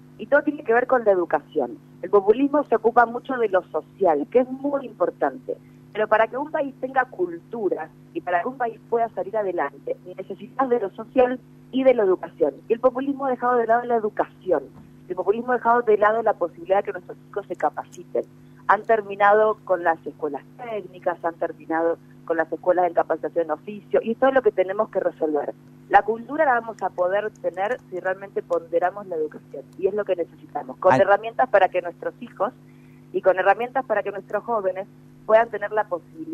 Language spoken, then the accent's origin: Spanish; Rosario, Santa Fe, Argentina; como rosarinos, como santafesinos, como argentinos